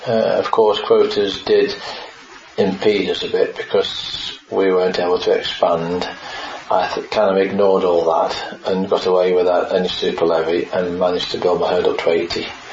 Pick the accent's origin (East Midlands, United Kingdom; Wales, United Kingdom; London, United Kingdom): East Midlands, United Kingdom; I came from the White Peak, which is limestone land, and I just wondered what I'd come